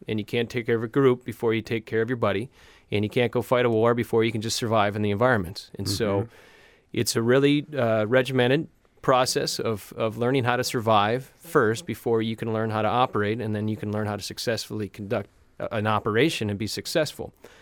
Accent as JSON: {"language": "English", "town": "St. Paul", "region": "Minnesota", "country": "United States", "tie": "born or raised there", "said": "I'm originally from St. Paul, Minnesota, and so kind"}